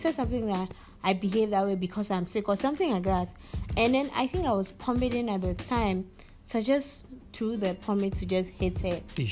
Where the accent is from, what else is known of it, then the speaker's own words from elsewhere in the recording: Ghana; I'm always proud that I am a Ghanaian.